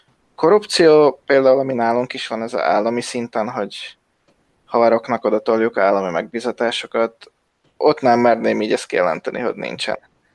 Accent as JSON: {"language": "Hungarian", "country": "Slovakia", "said": "mi, mint felvidéki magyarok kisebbség, két helyről is kapunk támogatásokat, a szlovák államtól is"}